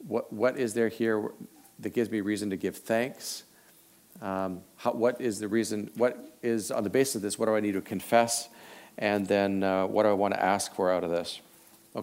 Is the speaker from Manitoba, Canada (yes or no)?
yes; Winnipeg, Manitoba, Canada; I grew up in Winnipeg